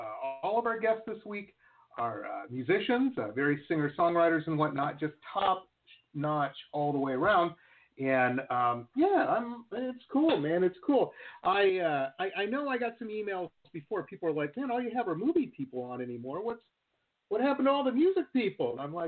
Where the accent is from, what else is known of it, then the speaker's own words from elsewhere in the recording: Detroit, Michigan, United States; I went to college in Boston, just a little north of the city there, you know, and I grew up in Detroit